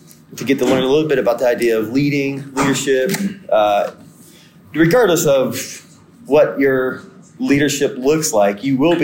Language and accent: English; Oklahoma, United States; So I grew up mostly in Oklahoma. And then, so part of my leadership journey began there.